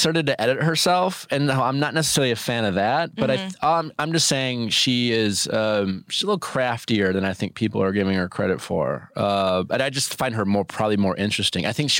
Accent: Milwaukee, Wisconsin, United States; My friends I grew up with in Milwaukee

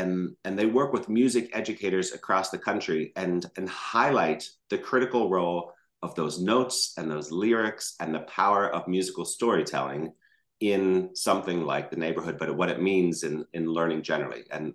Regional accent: Latrobe, Pennsylvania, United States; kid of Western Pennsylvania, born in Latrobe, Pennsylvania, just to the east of Pittsburgh. And so we grew up essentially in Mr. Rogers' real life neighborhood.

